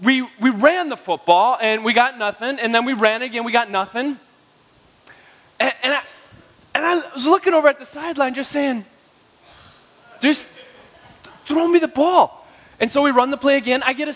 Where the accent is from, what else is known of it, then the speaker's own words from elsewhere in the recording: Shoreview, Minnesota, United States; I grew up in Shoreview.